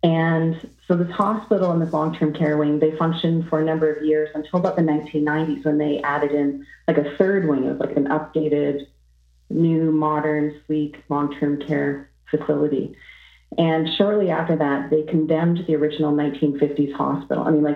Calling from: Ontario, Canada; calling from Ontario, Canada.

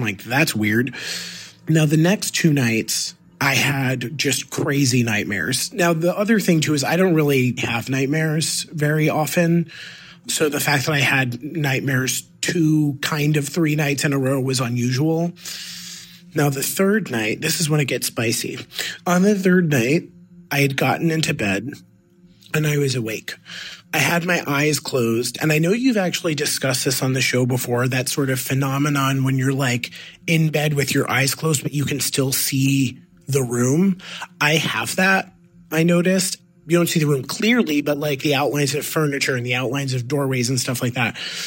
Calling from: New York City, New York, United States; I'm calling from New York City.

